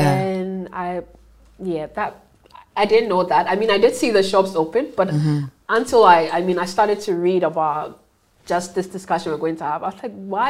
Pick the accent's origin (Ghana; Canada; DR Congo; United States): Ghana; I'm from Ghana